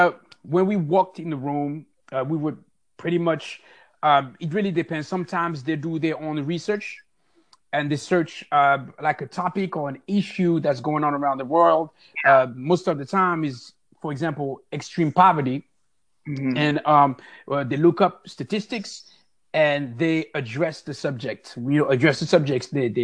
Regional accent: Paris, Île-de-France, France; English is a second language; now in Oakland, United States; I am also from Paris, now residing in Oakland, California.

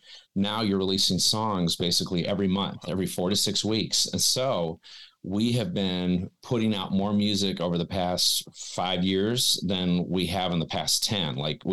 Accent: Detroit, Michigan, United States; But I'm from Michigan, grew up in Congo, and my dad was born out there.

